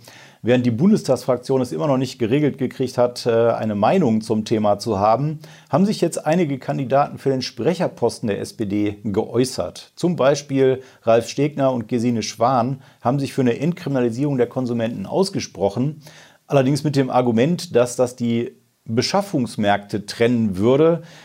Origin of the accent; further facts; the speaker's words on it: Wuppertal, North Rhine-Westphalia, Germany; Gucken wir in meine Heimat, Bergisches Land, Wuppertal.